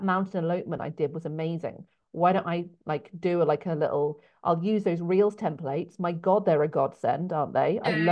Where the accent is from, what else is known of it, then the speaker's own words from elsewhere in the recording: England, United Kingdom; accent: English; I really thought, oh, my English accent might be kind of cute and they might like it